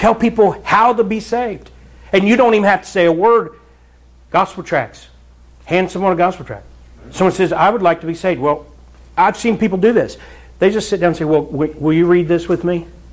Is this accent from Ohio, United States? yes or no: yes; Ohio, United States; And I'm from Southern Ohio. I had to learn your language when I moved up here.